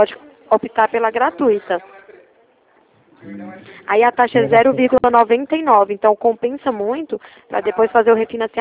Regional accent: Ribeirão Preto, São Paulo, Brazil; Eu sou aqui de Ribeirão Preto.

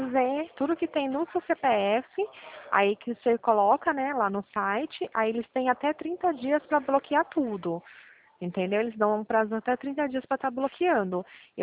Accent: São Paulo, Brazil; Aqui eu sou do São Paulo, né?

